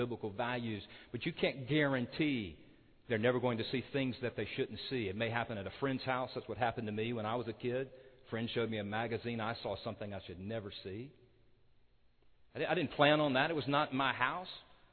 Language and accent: English; Baton Rouge, Louisiana, United States; I grew up in Baton Rouge. We could drive over to Houston and watch the Astros play